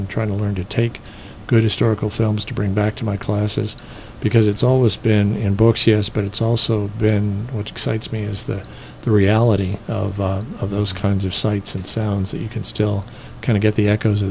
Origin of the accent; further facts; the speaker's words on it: Indiana, United States; I grew up in Indiana and went to a school in Connecticut called Taft School.